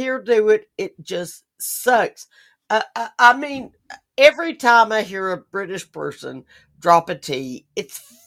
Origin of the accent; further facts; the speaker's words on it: the South, United States; accent: Southern; Well, you know, I get really Southern with my language when my anger comes.